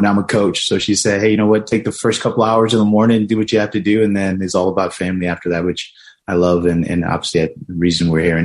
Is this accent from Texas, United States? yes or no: yes; Houston, Texas, United States; which hopefully with myself being a head coach and some other guys growing up in Houston, like Johnny over at Creighton, we can start to see